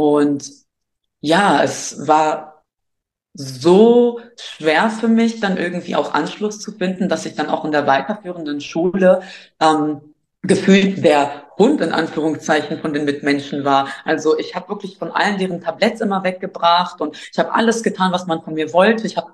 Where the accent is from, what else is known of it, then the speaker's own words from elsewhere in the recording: Germany; Nein, ich bin in Deutschland aufgewachsen